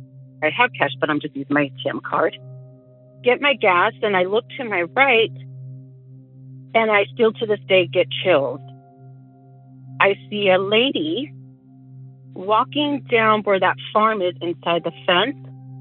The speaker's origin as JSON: {"language": "English", "region": "California", "country": "United States", "said": "I am from California, so I have a little creepy story."}